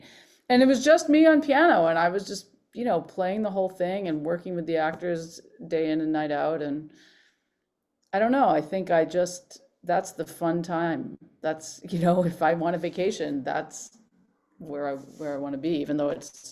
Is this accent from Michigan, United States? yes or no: no; Boston, Massachusetts, United States; now in New York, United States; No, I'm from the Boston area originally. I grew up in Boston, and before I went to college, I was heavily involved in sort of New England Conservatory's preparatory program